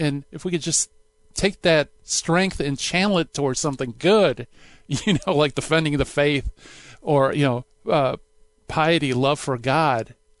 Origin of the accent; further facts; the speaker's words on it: Midwest, United States; I'm from the Midwest, you know, I'm in the Detroit area